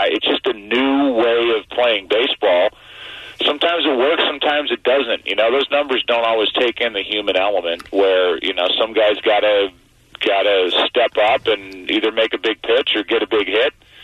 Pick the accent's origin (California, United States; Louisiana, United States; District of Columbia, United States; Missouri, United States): Missouri, United States; St. Louis; So it was double for me because I'm from St. Louis.